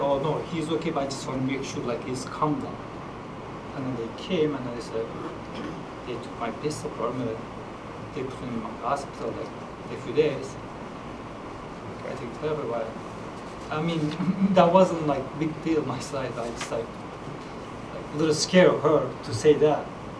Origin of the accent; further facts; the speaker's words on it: Turkey; English is a second language; I know from I'm from Turkey